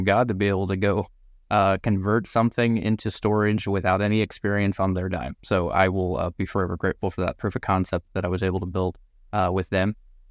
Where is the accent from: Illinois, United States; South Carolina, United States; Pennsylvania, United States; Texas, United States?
Texas, United States; Garland; I'm from Dallas, Texas area, Garland to be specific, if you know the Dallas area.